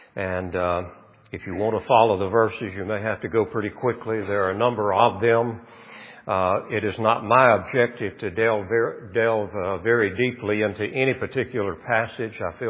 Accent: Arkansas, United States; We had Ouachita Valley where I grew up in Ouachita County, Arkansas.

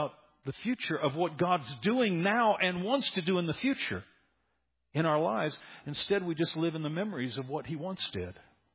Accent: Wyoming, United States; somebody decided they wanted to take me out because they knew I was from Wyoming to a park.

